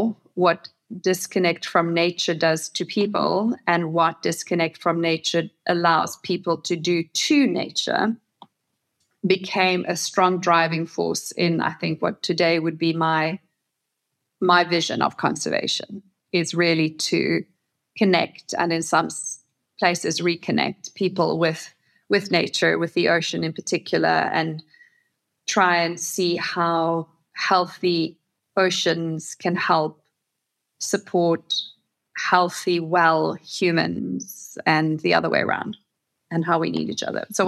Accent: South Africa; growing up in South Africa, with the kind of parents I did and the childhood I did

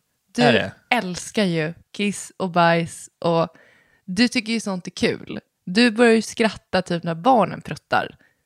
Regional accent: Sweden; born there; våra pappor är från Chile och vi är födda i Sverige.

